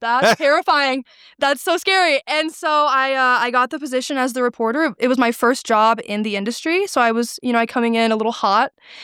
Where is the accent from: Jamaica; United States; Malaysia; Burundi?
United States; Indiana; Well, I came from Brown County.